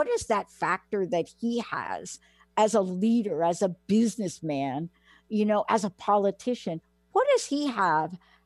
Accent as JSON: {"language": "English", "region": "New York", "country": "United States", "tie": "born or raised there", "said": "I mean, I grew up in New York"}